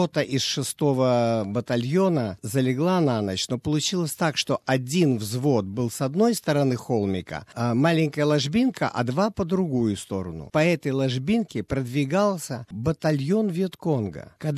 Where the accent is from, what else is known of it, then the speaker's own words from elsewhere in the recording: Russia; now in Australia; Я русский, он немец.